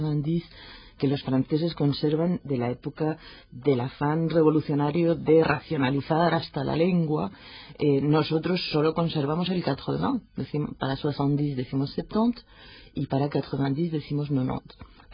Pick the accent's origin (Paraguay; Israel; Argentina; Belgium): Belgium; Spanish is a second language; digo nosotros porque yo me crié en Bélgica